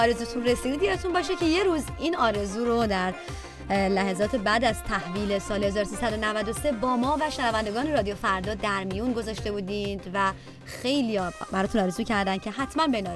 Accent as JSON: {"language": "Persian", "country": "Iran", "said": "ما هم به عنوان یک ایرانی"}